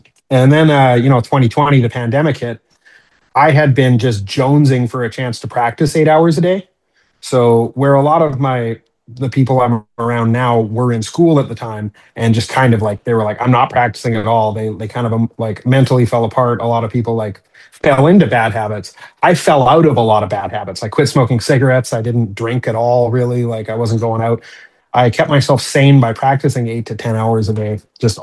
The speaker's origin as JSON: {"language": "English", "town": "Edmonton", "region": "Alberta", "country": "Canada", "said": "like I'm from Edmonton, Alberta."}